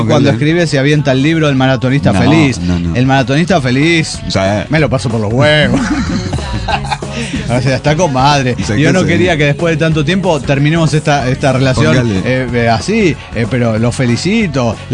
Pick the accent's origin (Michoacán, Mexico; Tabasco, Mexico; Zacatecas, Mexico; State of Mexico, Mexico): Tabasco, Mexico; now in Mérida, Mexico; porque actualmente estoy en Mérida, pero soy de Tabasco, soy tabasqueño, como el peje. Bueno, y vengo de Campeche.